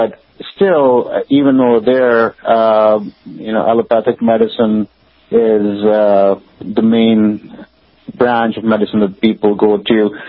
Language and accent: English; Karachi, Sindh, Pakistan; Yeah, I'm from Pakistan. I grew up in Karachi. That's where I did my medical school.